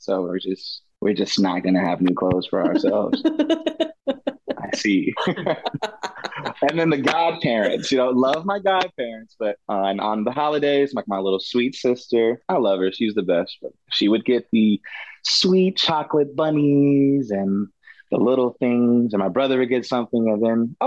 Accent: Katy, Texas, United States; So I was born in Texas City, Texas. That is a city close to Galveston, Texas. So that is where I had my first 7 years of life. And then I moved to Houston, AKA Katy, Texas.

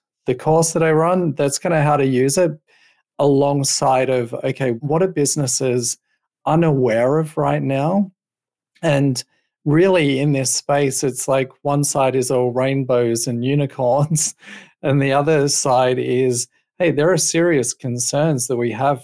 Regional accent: South Australia, Australia; accent: Australian; moved away as an adult; now in United States; So yeah, for those wondering, the accent is Australian. So I'm from Australia, South Australia. I've been in Florida for about 6 or 7 years now, I think.

